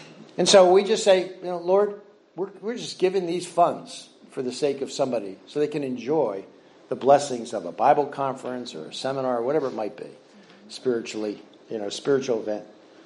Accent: New Jersey, United States; Now, growing up at the Jersey Shore, I'm from this area. I live 15 minutes away from here. I grew up on the Jersey Shore.

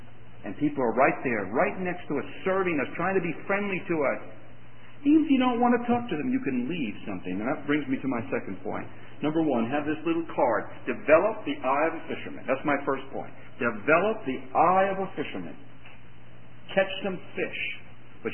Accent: Newark, New Jersey, United States; When I was a teenager, I just loved fishing. We moved from Newark, New Jersey to Island, New Jersey

